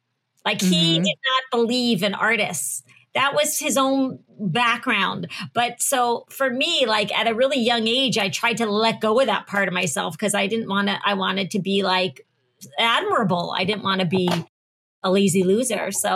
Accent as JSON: {"language": "English", "region": "Florida", "country": "United States", "tie": "born or raised there", "also_born_or_lived": "Cincinnati, Ohio", "said": "Well, I grew up part of the time in Cincinnati. I lived in Cincinnati until I was 10. And then I grew up in Florida."}